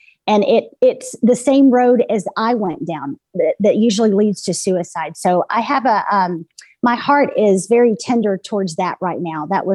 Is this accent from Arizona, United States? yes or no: no; Memphis, Tennessee, United States; born there; I have a family full of vets. And so we grew up loving this country, loved what it stood for. I was born in Memphis, Tennesse